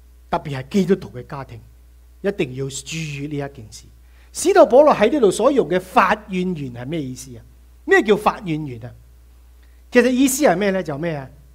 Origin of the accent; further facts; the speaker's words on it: Guangdong, China; 我们广东人有一句说话很有意思